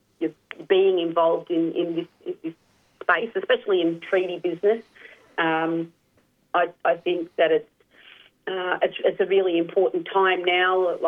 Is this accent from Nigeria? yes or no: no; Victoria, Australia; born there; I was born on Bunwarang country. I think we lived on Bunwarang country for most of our lives. I think I've only just moved off country in the last 10 years.